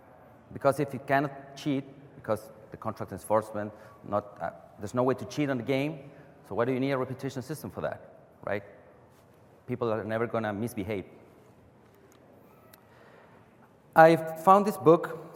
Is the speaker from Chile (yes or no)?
yes; Chile; I come from Chile.